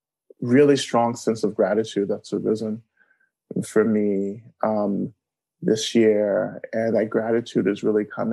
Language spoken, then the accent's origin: English; Georgia, United States; And I grew up in Georgia, and I grew up in North Georgia on Cherokee and Creek land, and growing up being kind of like seeped in the history of liberation struggle in the South, you know.